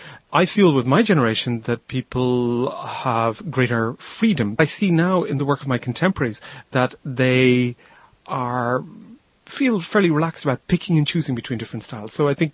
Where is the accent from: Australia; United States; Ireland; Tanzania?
Ireland; Dublin, Leinster; born or raised there